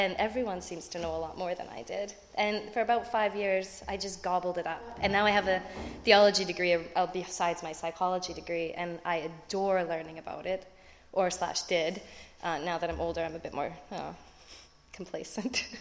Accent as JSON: {"language": "English", "town": "Squamish", "region": "British Columbia", "country": "Canada", "tie": "born or raised there", "said": "I grew up right outside of Vancouver in a town called Squamish. And now it would not be like this, but back when I was growing up, it was kind of a haven for people who didn't have jobs, for people who were poor, for people who couldn't afford Vancouver."}